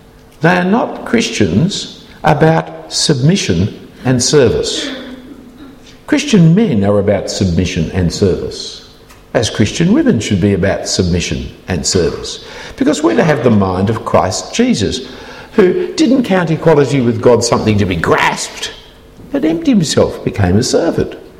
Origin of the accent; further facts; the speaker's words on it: New South Wales, Australia; In New South Wales, my home state, we did away with teaching grammar for 20 years